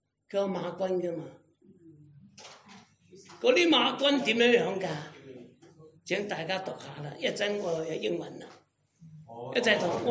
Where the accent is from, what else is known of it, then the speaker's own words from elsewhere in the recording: Guangdong, China; 山埃，我哋廣東人叫香港人叫山埃嘛